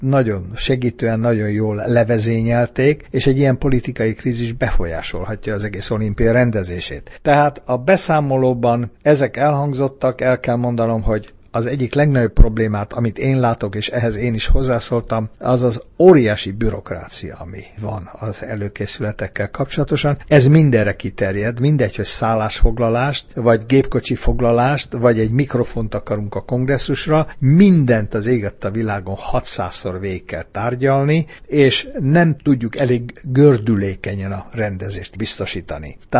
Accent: Hungary; most nem azért mondom, mert magyar vagyok

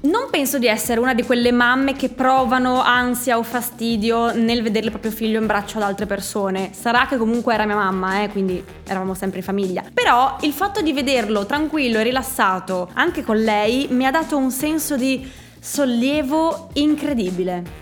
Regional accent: Friuli-Venezia Giulia, Italy; però ricordiamoci che siamo friulani, quindi emozione sì, ma non troppa.

